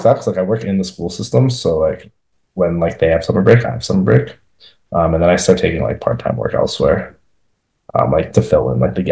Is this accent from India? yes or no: no; Toronto, Ontario, Canada; Like we're from Toronto